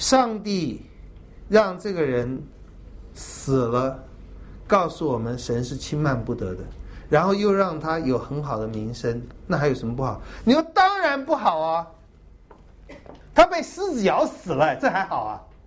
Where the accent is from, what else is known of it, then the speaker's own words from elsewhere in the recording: China; 我们中国人最喜欢看到，我们中国人最看重的就是什么？要有名啊，要万古流芳啊，要留名啊。